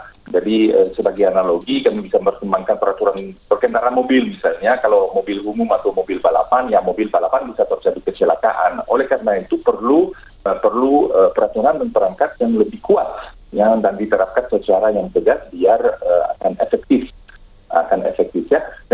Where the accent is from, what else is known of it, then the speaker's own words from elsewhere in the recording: Belgium; Indonesian is a second language; Saya sendiri dari Belgia, Bu.